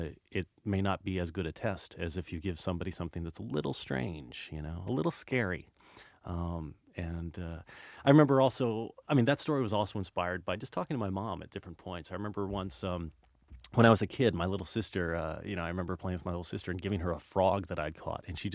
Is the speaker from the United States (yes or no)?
yes; Dallas, Texas, United States; I grew up in Dallas, Texas, and in middle school, all the kids in health class at a certain point had to carry around baskets